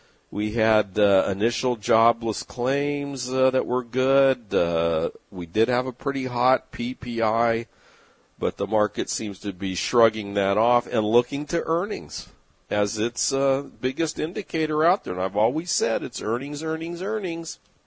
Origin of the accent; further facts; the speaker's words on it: San Diego, California, United States; When I was growing up in San Diego, we had a basketball player playing for the San Diego Rockets